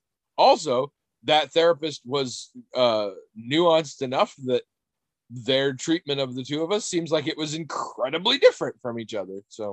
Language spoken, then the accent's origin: English; Northwest, United States; And I had no experience with this because I came from the Northwest.